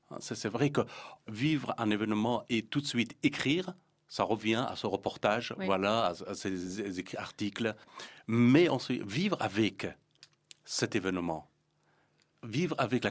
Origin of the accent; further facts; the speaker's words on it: Afghanistan; C'est pourquoi, par exemple, chez nous, en Afghanistan, ou même en Iran, on n'arrive pas à imposer l'art du roman